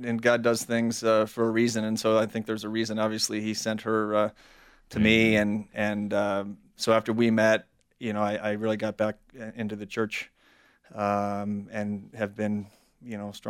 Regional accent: Cleveland, Ohio, United States; Well, you know, I grew up in Cleveland, so I still root.

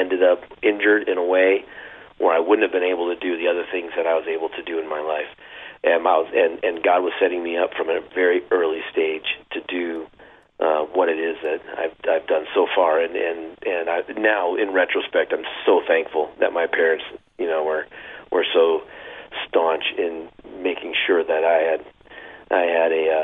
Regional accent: Wisconsin, United States; also born or lived in East St. Louis, United States; It's insane. It's nuts. And there's times where my mom said, I ended up actually growing up in Wisconsin

